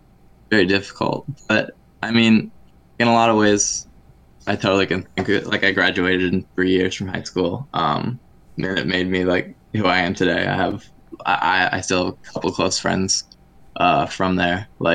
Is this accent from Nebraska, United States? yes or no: no; Ohio, United States; about wanting to leave my hometown. Because, like, Ohio's fine.